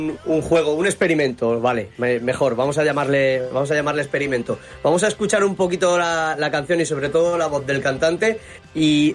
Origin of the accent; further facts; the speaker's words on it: Elda, Valencian Community, Spain; born there; Es un grupazo del sitio donde yo nací, de Elda.